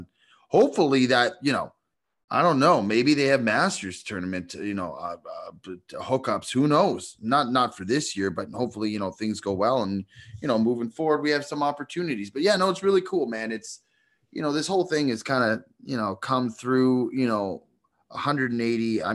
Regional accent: Canada; accent: Canadian; I am from Canada, yes.

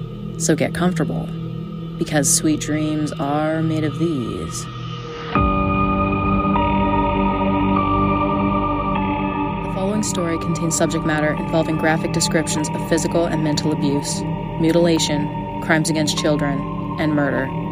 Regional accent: Canada; I'm Canadian, born and raised.

